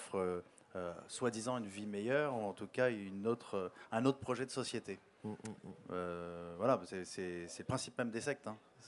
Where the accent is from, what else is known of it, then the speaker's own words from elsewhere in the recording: Centre-Val de Loire, France; je vis en région parisienne, mais au départ, je viens du Berry